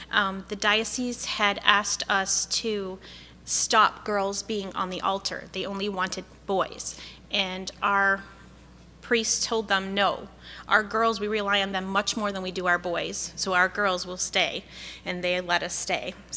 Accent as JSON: {"language": "English", "town": "Chicago", "region": "Illinois", "country": "United States", "tie": "born or raised there", "said": "I was raised in Chicago. My father is a Roman Catholic, and my mother is a Presbyterian."}